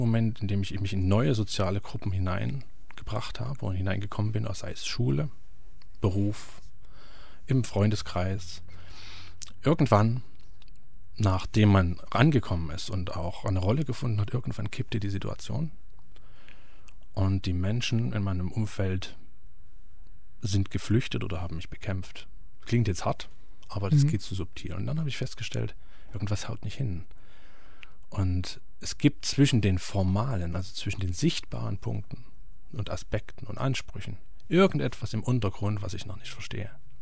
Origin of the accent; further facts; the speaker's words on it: Leipzig, Saxony, Germany; Also ich bin gebürtiger Leipziger